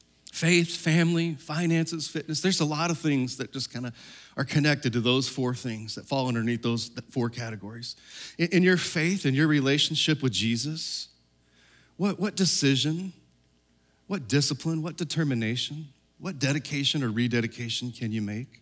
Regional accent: Texas, United States; down in my home state of Texas.

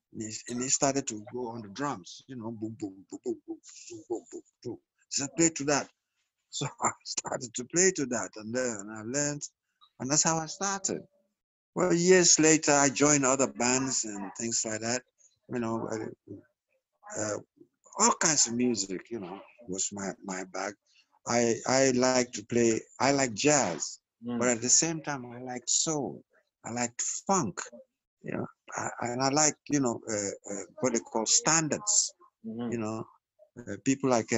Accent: Ghana; born there; moved away; Oh, I was born in the Gold Coast, which is in West Africa. It's now called Ghana. Mm-hmm. That's where I was born. And I came here before it became Ghana.

